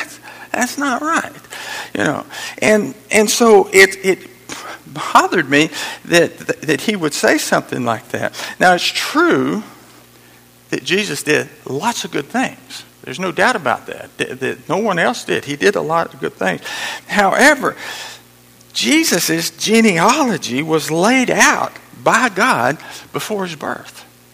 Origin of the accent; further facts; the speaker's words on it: New Mexico, United States; born there; I was born in New Mexico, and my grandfather is a half-breed Indian.